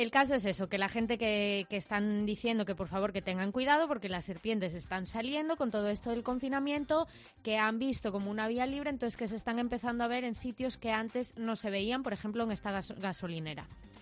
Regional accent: Galicia, Spain; Nos vamos ahora a mi tierra, a Galicia.

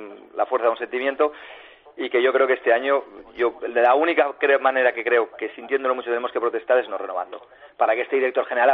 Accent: Sant Andreu de Llavaneres, Catalonia, Spain; vengo, soy de San Andrés de Llavaneras, tengo que bajar en coche cada fin de semana

